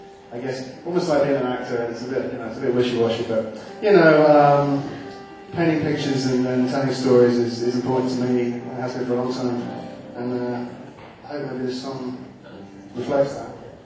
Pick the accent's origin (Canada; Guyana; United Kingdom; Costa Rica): United Kingdom; London; moved away as an adult; now in United States; And so I had a group back home. I'm not from Mary's Sparks, as you can probably tell. I had a little group back in the UK, back in London